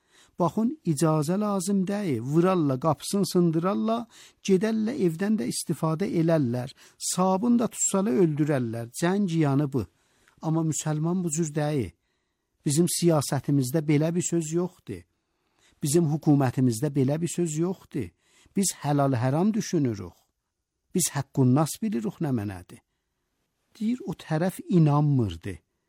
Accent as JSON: {"language": "Azerbaijani", "country": "Iran", "said": "Dedik, biz İranlıyıq."}